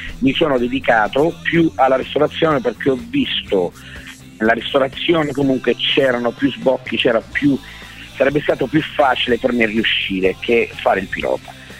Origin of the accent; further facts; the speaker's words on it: Sicily, Italy; Però sai, essendo siciliani, sì, abbiamo una marcia in più.